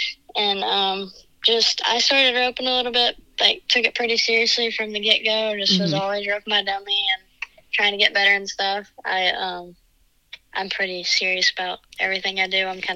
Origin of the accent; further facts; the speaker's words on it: Virginia, United States; growing up in Virginia, there wasn't a whole lot of good breakaways to go to around the house.